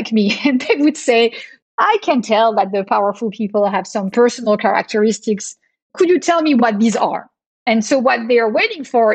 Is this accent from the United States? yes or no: no; Marseille, Provence-Alpes-Côte d'Azur, France; And I grew up in Marseille in a family of Italian immigrants.